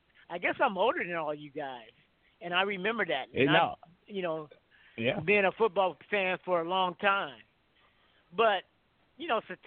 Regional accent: Denver, Colorado, United States; And as I was growing up in Denver, Colorado at the time, and Colorado had a team that was ranked third.

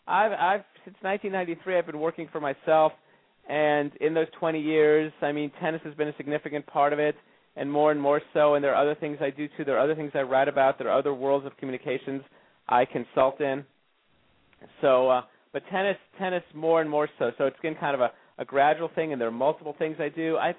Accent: California, United States; I'd played a lot of junior tennis from the age of about 13 on, growing up in Southern California.

